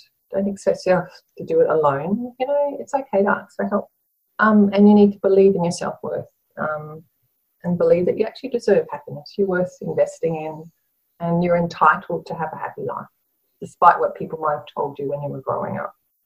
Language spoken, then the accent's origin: English; Bundaberg, Queensland, Australia; I grew up on Bundaberg, and my dad and Pop used to go mud crabbing.